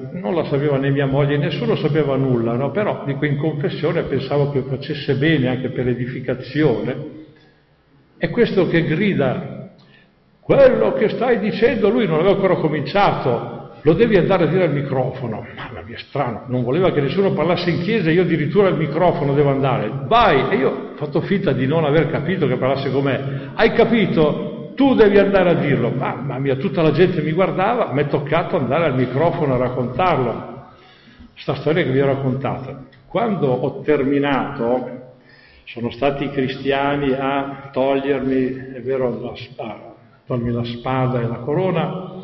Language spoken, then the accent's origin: Italian; Trentino-Alto Adige, Italy; Io vengo dall'Alto Adige, per cui là sono tutti bilingui.